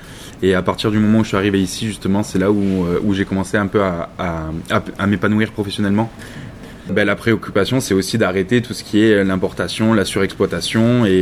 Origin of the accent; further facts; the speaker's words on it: Nîmes, Occitanie, France; now in Saint-Jean-de-Védas, France; j'ai 23 ans. Je suis originaire de Nîmes. J'habite maintenant à Saint-Jean-de-Védas. J'ai fait mes études sur Nîmes, j'ai un peu vécu toute ma vie sur Nîmes.